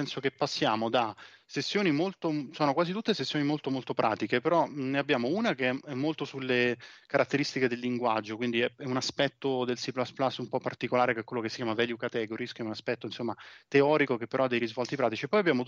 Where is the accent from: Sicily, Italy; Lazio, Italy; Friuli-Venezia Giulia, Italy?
Lazio, Italy; Rome; now in Modena, Italy; tutti dal mio accento mi confondono per una persona di Parigi o insomma della Francia, però in realtà sono romano, quindi però sì, sono stato da qualche anno trapiantato nella zona modenese